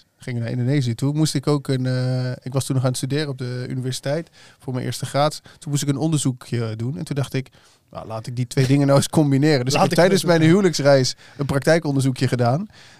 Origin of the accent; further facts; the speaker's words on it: Netherlands; In de musea worden we als Nederlanders echt wel afgebeeld